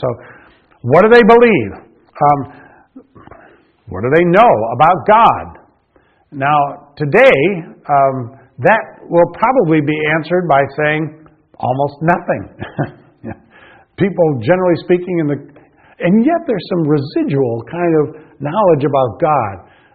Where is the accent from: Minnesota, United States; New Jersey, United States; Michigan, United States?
Michigan, United States; you think as I did growing up in Michigan, and that is a dairy farm where somebody goes out and milks his 25, 30, 50 cows.